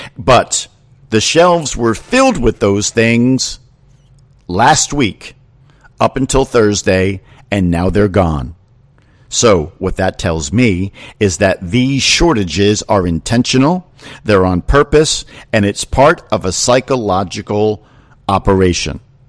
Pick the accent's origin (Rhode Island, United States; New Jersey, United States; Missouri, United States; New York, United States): New Jersey, United States; now in Florida, United States; In New Jersey, in some parts of Jersey, my home state, you are already locked down.